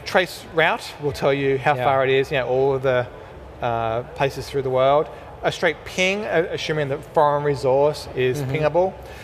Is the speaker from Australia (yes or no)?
yes; Australia; being Australian